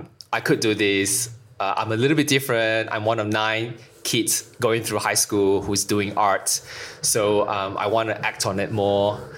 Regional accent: Malaysia; And growing up in Singapore, in Malaysia, you have the education system is quite quite strict.

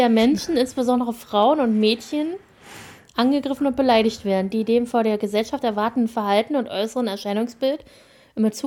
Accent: Berlin, Germany; born there; also born or lived in Brandenburg; Also ich bin in Berlin geboren

